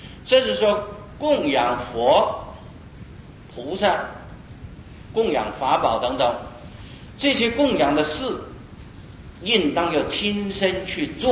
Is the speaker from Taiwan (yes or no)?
yes; Taiwan; 我们台湾人就是喜欢受大佛啊，那么就是大殿大了，他的佛像就要收得很大